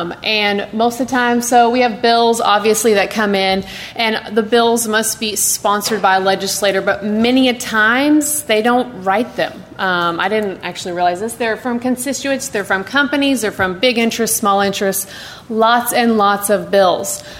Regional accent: Texas, United States; So I grew up in Texas, had tons of Texas history classes and Texas government classes

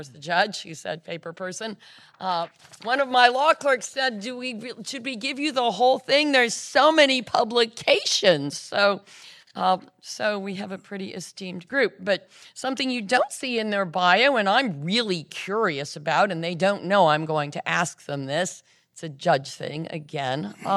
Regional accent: Houston, Texas, United States; born there; moved away; While a native Texan, I was born in Houston, Herman Hospital, didn't stay very long, and most of my professional life has been elsewhere

